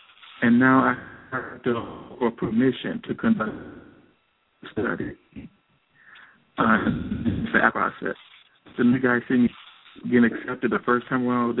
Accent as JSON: {"language": "English", "town": "Detroit", "region": "Michigan", "country": "United States", "said": "I'm from Detroit."}